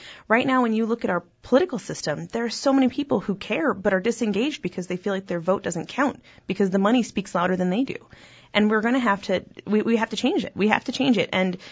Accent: Charleston, South Carolina, United States; also born or lived in San Antonio, Texas; We lived in a few different places, mostly Charleston, South Carolina. Also spent some time in San Antonio, Texas

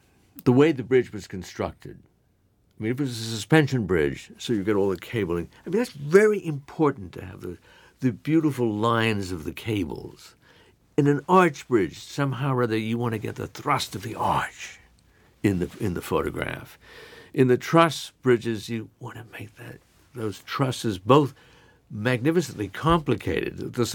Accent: New York, United States; I grew up in New York, and it's not on the East River, but I went up and down the Hudson River all the time.

